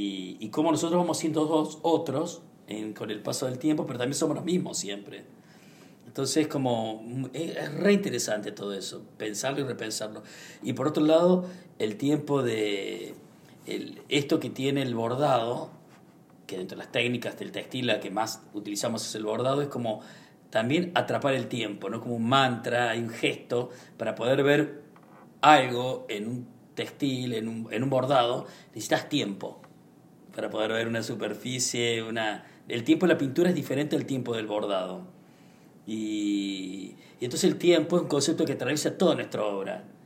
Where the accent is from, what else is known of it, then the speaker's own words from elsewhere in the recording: Argentina; Cuando te presentás ante el mundo como artista, como argentino, como sudamericano